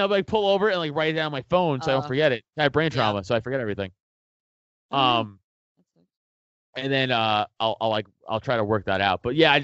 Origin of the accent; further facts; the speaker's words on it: New York, United States; now in Pennsylvania, United States; I'm from New York and I'm in Pennsylvania now.